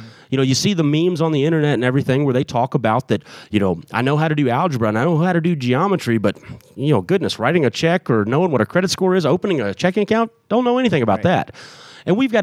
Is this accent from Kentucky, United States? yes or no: yes; Kentucky, United States; the kid that's growing up in Simpson County, Kentucky, which is where I'm from